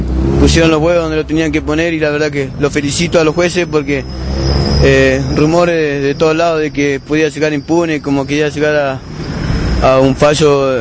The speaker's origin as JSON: {"language": "Spanish", "town": "Bariloche", "region": "Río Negro", "country": "Argentina", "said": "me siento más barilochense que nunca. Soy de Bariloche y más barilochense que nunca."}